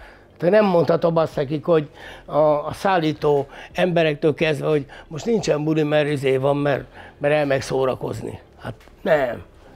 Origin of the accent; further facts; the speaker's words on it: Székely Land, Romania; ugyanaz a csökönyös, székely ember vagyok, aki voltam.